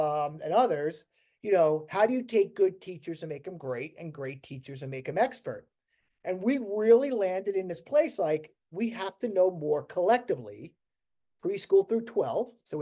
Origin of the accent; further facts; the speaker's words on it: New York, United States; I grew up outside New York City, of a family with no teachers.